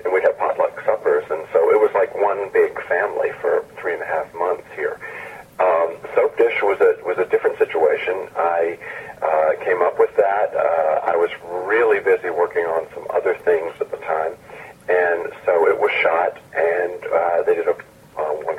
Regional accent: Natchitoches, Louisiana, United States; it was filmed in Natchitoches, Louisiana, my hometown, where I'm speaking to you from right now.

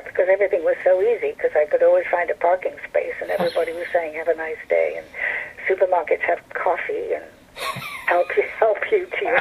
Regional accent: United Kingdom; he's Australian and I'm British, and the Australians don't like the Brits.

